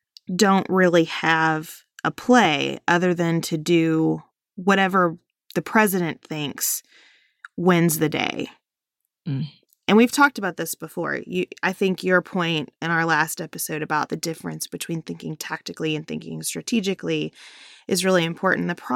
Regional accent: United States; All day, every day, I'm an American.

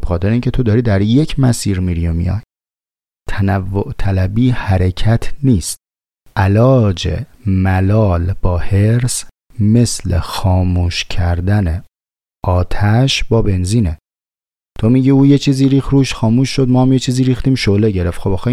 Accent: Tehran, Tehran Province, Iran; من از شهر خودم مثال میزنم، مثلا توی شهر تهران

